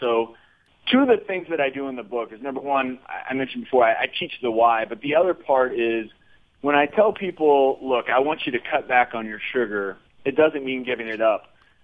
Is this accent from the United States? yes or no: yes; Midwest, United States; this is true growing up in the Midwest, there wasn't a night growing up that I didn't honestly, it seems like, have some sort of red meat on the table.